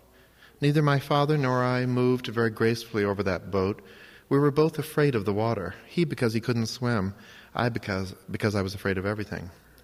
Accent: Cincinnati, Ohio, United States; born there; I was born in Cincinnati, Ohio, and I feel a special affinity for this part of the country.

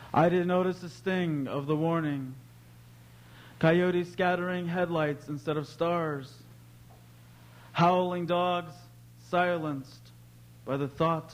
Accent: United States; I'm of the Navajo people, the Bitterwater people. I was born and raised on the Navajo Rez, Irvation.

